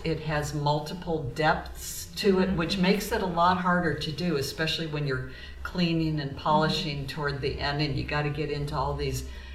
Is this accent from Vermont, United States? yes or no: no; Michigan, United States; Well, originally, we're both from Michigan.